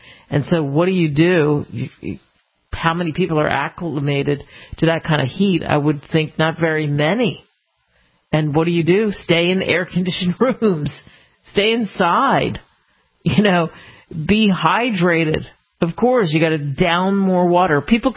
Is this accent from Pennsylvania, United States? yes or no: yes; Philadelphia, Pennsylvania, United States; I grew up in the Action News in Philly would constantly be, oh, there's a heat wave that's coming.